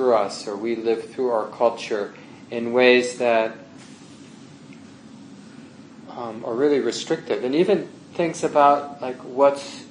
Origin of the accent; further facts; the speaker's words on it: Minneapolis, Minnesota, United States; I had this sort of weird experience of growing up in North Minneapolis. Neither of my parents had gone to college.